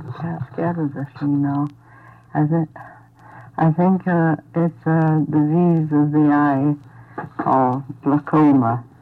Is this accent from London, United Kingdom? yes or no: no; Sheffield, Yorkshire and the Humber, United Kingdom; now in United States; I've been in Alaska 41 years, the 22nd of June this year, and I come from Sheffield, England, originally, but I'm an American.